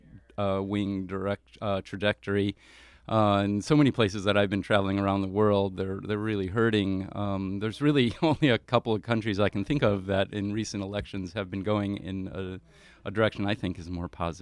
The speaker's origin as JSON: {"language": "English", "country": "United States", "said": "Me being an American over there, there's been a lot of talk about what's going on in our country"}